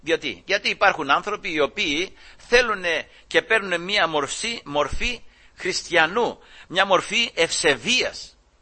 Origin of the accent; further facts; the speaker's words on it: Greece; born there; επειδή γεννηθήκαμε στην Ελλάδα, μας βαφτίσανε, μας μυρώσανε, στο Θεό μας παραδώσανε